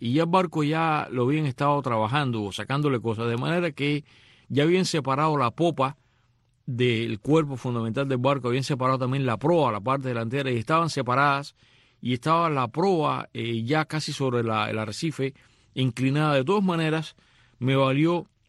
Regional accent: Varadero, Matanzas, Cuba; Y yo crecí pues en Varadero, de niño, yéndose a Varadero, bañarme durante el verano en Varadero, en la playa de Varadero.

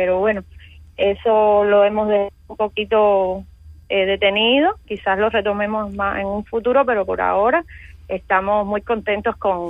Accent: Marianao, Havana, Cuba; Sí, estamos en Marianao. Yo nací y vivo en Marianao, en una parte importada que se llama El Palmar, pero probé un tiempo en el pedado para estar más céntrico

